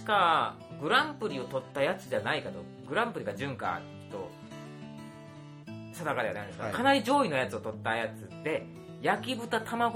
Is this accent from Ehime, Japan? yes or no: yes; Ehime, Japan; 僕はあのずっと愛媛生まれ愛媛育ちなんで、